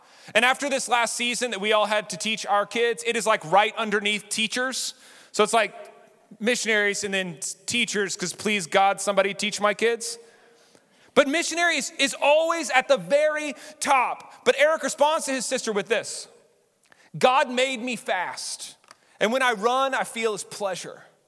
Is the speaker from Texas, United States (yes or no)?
yes; Lubbock, Texas, United States; But I grew up in Lubbock.